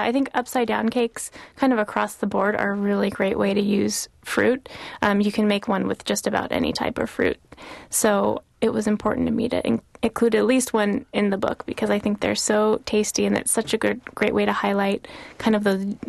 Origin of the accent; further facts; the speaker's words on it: Pacific Northwest, United States; I'm from the Pacific Northwest